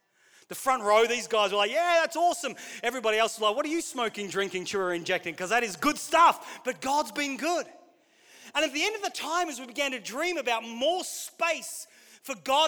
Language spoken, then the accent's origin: English; Queensland, Australia; I was recently back in Australia in the home church that I grew up in Queensland